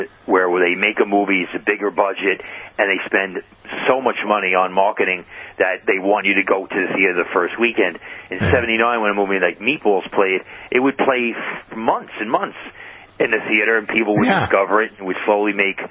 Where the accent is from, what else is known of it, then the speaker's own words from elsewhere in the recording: Brooklyn, New York, United States; I remember when growing up in Brooklyn, New York, it was an antenna cable service